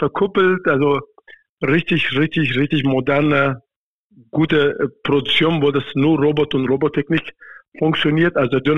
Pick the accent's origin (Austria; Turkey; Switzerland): Turkey; Eastern Turkey; German is a second language; Ich komme auch in der Türkei, in Osttürkei. Ich bin eine Kurde, die mal von Osttürkei kommt. Dort, wo ich komme, ist eine Gebirge, richtig schön Naturland.